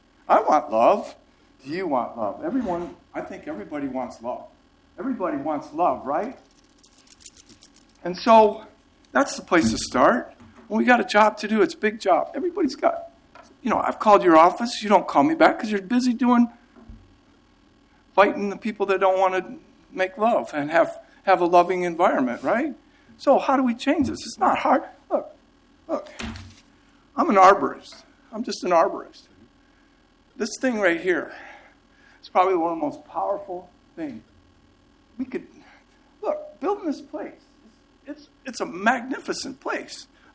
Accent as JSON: {"language": "English", "town": "Grayling", "region": "Michigan", "country": "United States", "said": "I'm from Grayling, Michigan. I was born March 9th, 1963, and Michigan Tech, and Red Rocks Community College."}